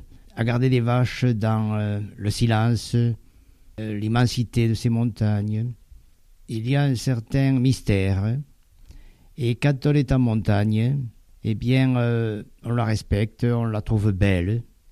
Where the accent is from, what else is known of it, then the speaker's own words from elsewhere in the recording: Cazères, Occitanie, France; puisque je suis né à Caserres sur Garonne